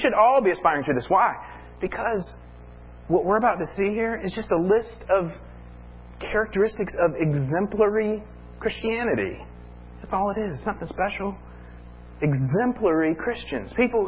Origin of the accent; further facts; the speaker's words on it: the South, United States; I'm from the South, so I just want you to know, we know you're being honest, okay?